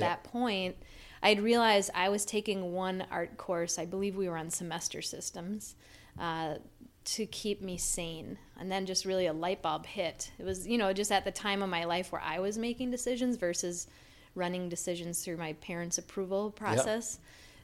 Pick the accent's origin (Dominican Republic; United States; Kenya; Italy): United States; Minneapolis, Minnesota; I grew up near Lake Street Kmart, so technically I was in the Roosevelt District.